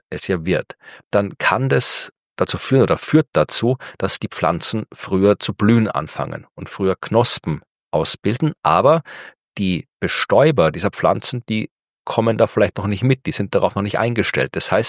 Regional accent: Lower Austria, Austria; da, wo ich herkomme, die Wachau, dieses Flusstal, ein Stückchen westlich von Wien, so ein schönes, sehr, sehr schönes Stück entlang der Donau. Da haben wir sehr viel Wein und sehr viel Obstbau, vor allem Marillen, also Aprikosen.

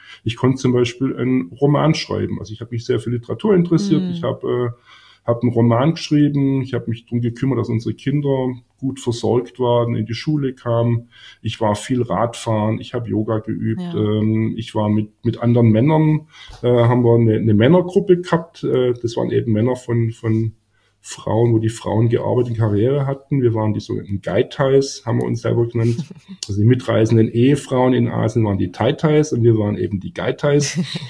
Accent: Baden-Württemberg, Germany; ich bin auf dem Land groß geworden, also ich bin ein Urschwabe auf der Schwäbischen Alb groß geworden, aufgewachsen auf dem Dorf.

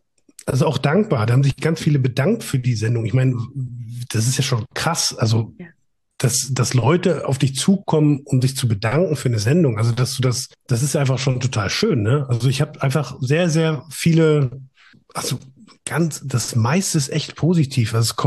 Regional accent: Münster, North Rhine-Westphalia, Germany; born there; dabei komme ich ja gebürtig aus Münster

